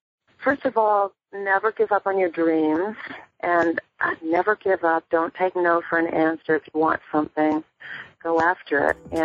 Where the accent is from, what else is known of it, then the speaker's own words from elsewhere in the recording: Wheeling, West Virginia, United States; I knew I wanted to go to a big city because I was born and raised in Wheeling, West Virginia.